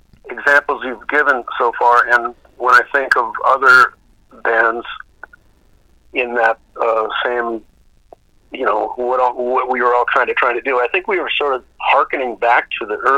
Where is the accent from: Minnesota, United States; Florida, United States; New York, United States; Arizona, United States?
Minnesota, United States; Duluth; I was from Duluth, Minnesota.